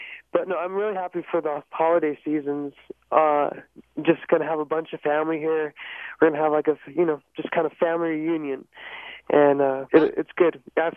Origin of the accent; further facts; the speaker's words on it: Florida, United States; born there; now in Utah, United States; they're from Florida. So I was born in Florida, and so all my family's from there, and we're bringing them up to Utah for